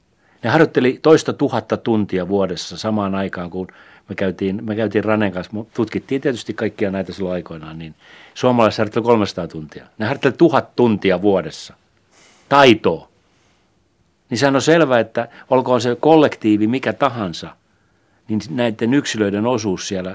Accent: Forssa, Tavastia Proper, Finland; mä olin tietysti lapsuuteni viettänyt Forssassa, ja mun mamma ja pappa asuivat siellä silloin vielä

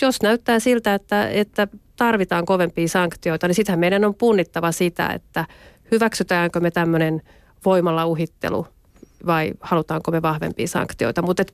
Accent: Eastern Finland, Finland; mä tietysti olen itse Itä-Suomesta ja tiedän, miten paljon meillä on yritystoimintaa, matkailua, investointia rakennettu Venäjän kaupan

